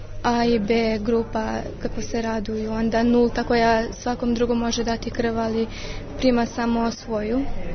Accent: Kosovo; dolazimo sa Kosova, osnovna škola Šarski od Red Jažince, 8. razred.

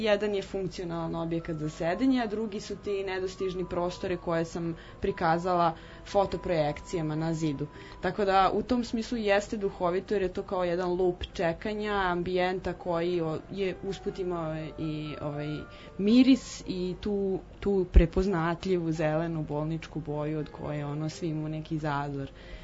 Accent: Serbia; osuđen si na takav zdravstveni sistem kakav je kod nas u Srbiji, i to je to.

